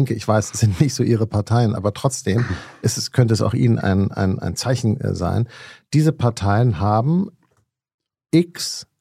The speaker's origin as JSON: {"language": "German", "region": "Hamburg", "country": "Germany", "said": "In Hamburg, wo ich herkomme, egal."}